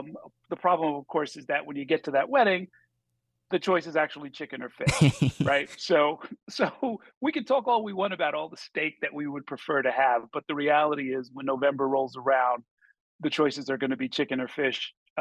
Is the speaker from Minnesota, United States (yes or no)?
no; New Rochelle, New York, United States; because I grew up in Westchester, in New Rochelle.